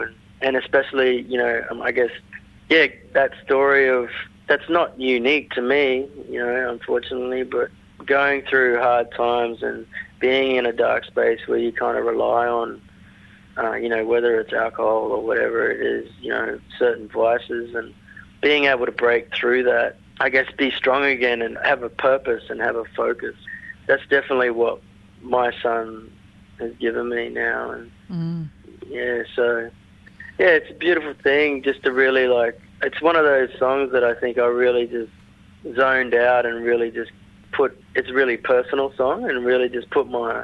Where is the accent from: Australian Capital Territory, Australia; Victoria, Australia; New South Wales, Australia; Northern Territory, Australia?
Northern Territory, Australia; Katherine; Because I grew up in Katherine, in Northern Territory. It's a small town. It's, you know, when I was there, it was around roughly 10,000 people.